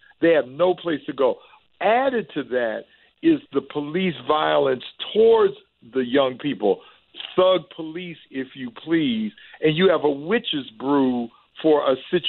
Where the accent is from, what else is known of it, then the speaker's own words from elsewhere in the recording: Cleveland, Ohio, United States; than when I grew up in Cleveland, where people said to serve and protect.